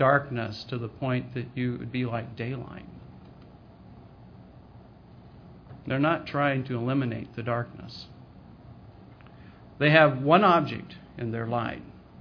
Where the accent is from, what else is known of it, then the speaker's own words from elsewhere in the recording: Oregon, United States; Well, I grew up in Oregon. No fireflies. In fact, as I understand it, none west of the Rockies. No varieties of fireflies. So I never saw them until I moved out here.